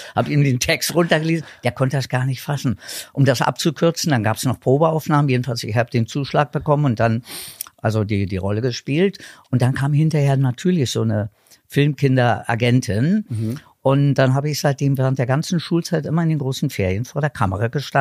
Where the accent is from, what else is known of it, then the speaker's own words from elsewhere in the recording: Berlin, Germany; also born or lived in Madrid, Spain; in Berlin aufgewachsen. Geboren bin ich ja in Spanien, weil der Papa Spanier war, in Madrid. Mhm. Bin also halb Spanier, aber als Baby nach Berlin gekommen und dann richtiger Berliner.